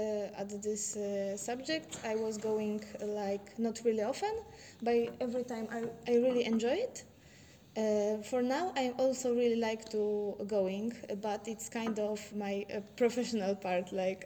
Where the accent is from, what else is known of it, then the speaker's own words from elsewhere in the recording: Warsaw, Masovian Voivodeship, Poland; English is a second language; I'm from Poland.